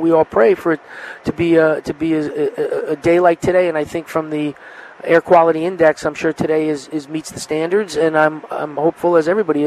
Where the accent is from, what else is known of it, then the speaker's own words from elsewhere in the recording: New York, United States; I was in New York that day on 9/11, and And, you know, it's for, as a New Yorker or any person, really, especially an American